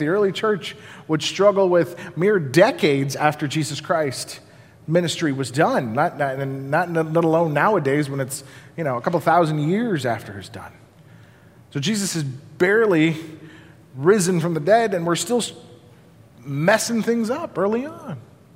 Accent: Colorado, United States; And I grew up in Colorado, and we were going to a party just outside of Boulder.

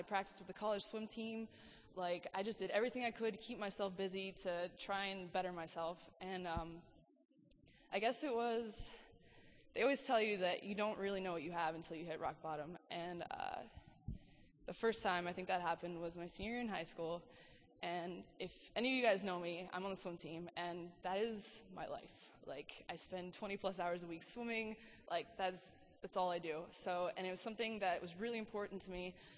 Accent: Arkadelphia, Arkansas, United States; So I grew up in Arkadelphia, Arkansas, in the middle of nowhere

